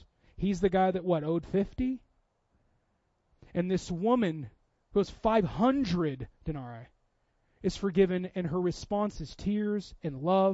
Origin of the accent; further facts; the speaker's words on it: Auburn, Washington, United States; I grew up in Auburn, Washington, which is where the Green River runs through.